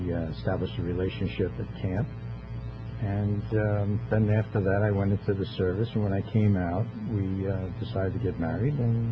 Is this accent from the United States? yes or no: yes; New York City, New York, United States; I was I was born and bred in the Bronx and grew up there until I went into the service.